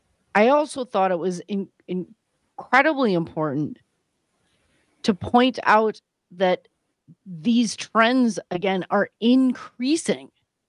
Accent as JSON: {"language": "English", "region": "Wisconsin", "country": "United States", "tie": "born or raised there", "said": "growing up in Wisconsin as a Wisconsin native, while my family weren't gun owners, most of the people I know are"}